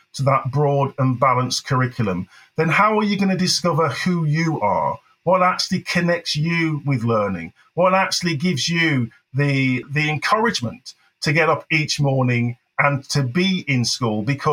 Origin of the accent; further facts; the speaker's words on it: England, United Kingdom; as a second generation black boy growing up in England